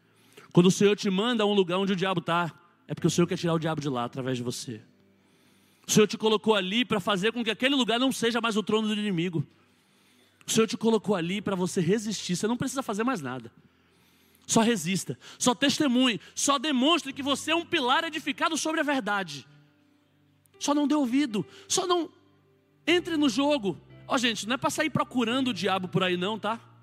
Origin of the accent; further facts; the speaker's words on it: Vista Alegre, Brazil; born there; às vezes eu tenho um sangue de europeu, mas eu nasci em Vista Alegre.